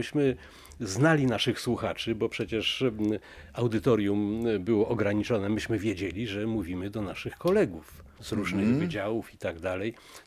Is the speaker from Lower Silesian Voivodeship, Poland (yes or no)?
no; Kościelisko, Lesser Poland, Poland; No tak, ja pochodzę z Podhala, z pięknej wioski Kościelisko. Mm-hmm. Wychowałem się w kulturze góralskiej, tamtej kościeliskiej